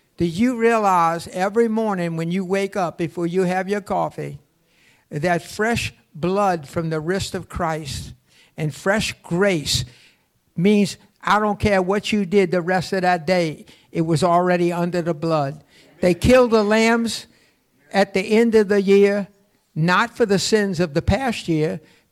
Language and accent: English; Algiers, Louisiana, United States; I'm from Algiers, Louisiana.